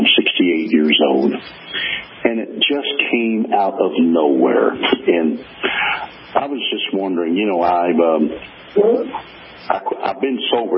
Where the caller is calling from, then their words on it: Louisville, Kentucky, United States; I was coming back from Wisconsin a week or so ago, and I caught you on a night on a station, because we can't get you here in Louisville, Kentucky.